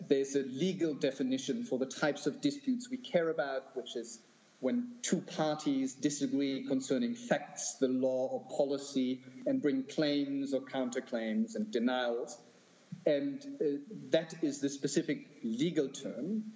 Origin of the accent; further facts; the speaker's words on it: Germany; English is a second language; in my home country, in Germany